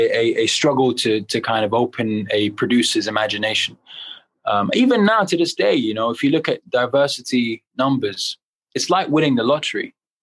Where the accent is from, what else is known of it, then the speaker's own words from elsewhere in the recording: United Kingdom; you know, in my house, we're very Egyptian. We grew up in Britain. We were very still had instilled a lot of Egyptian values at home.